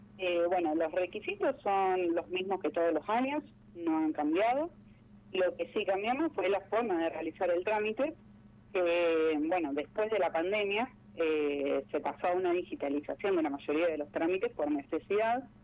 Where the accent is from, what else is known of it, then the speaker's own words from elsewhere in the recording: Villa Urquiza, Buenos Aires, Argentina; Sí, yo soy de Urquiza.